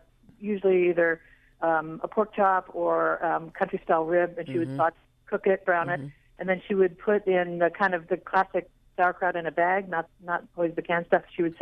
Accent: Midwest, United States; now in Baltimore, United States; I'm almost 100% German, and I'm originally from the Midwest

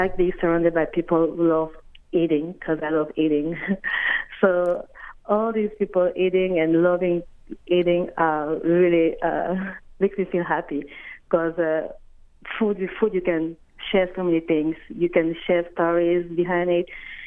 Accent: Cameroon; moved away as an adult; also born or lived in France; now in Baltimore, United States; Yes, I am from Cameroon. I moved to Baltimore 5 years ago, but transitioning from France.

